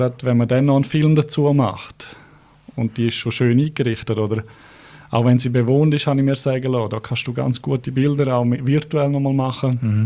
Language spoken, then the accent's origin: German; Graubünden, Switzerland; moved away as an adult; now in Zurich, Switzerland; ich habe in Graubünden gelebt, bin aufgewachsen in Graubünden. Ich war lange in der Finanzbranche in Graubünden und bin dann vor 3 Jahren auf Zürich gegangen. Und in Zürich als Bündner fällst du natürlich auf